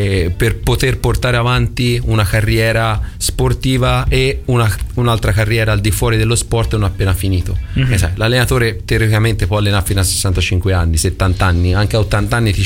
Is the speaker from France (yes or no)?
no; Tuscany, Italy; Io sono toscano, ho allenato Lombardia, ho allenato in Abruzzo.